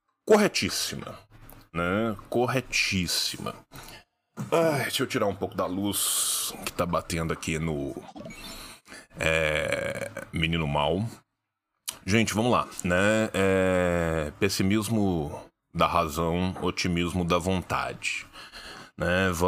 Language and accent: Portuguese; Minas Gerais, Brazil; Vou começar de Minas porque eu sou mineiro.